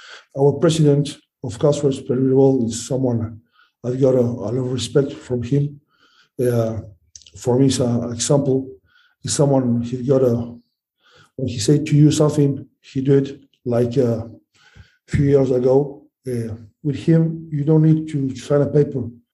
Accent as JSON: {"language": "English", "country": "Uruguay", "second_language": "English", "said": "I came from Uruguay. Uruguay is a country, 3 million of people in Uruguay."}